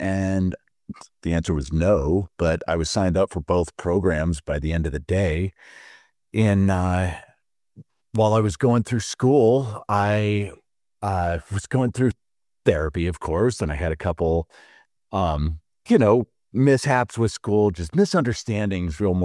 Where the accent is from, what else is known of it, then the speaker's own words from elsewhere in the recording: Glenwood Springs, Colorado, United States; I grew up in Glenwood Springs, and so the outdoors have always been a big part of my life.